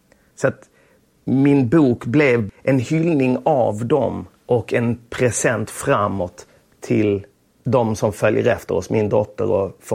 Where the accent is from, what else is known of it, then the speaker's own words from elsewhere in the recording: Lund, Skåne, Sweden; Tunaskolan i Lund. Jag började där i klass 1. Jag kom från Östra Torn där det fanns barn och vuxna.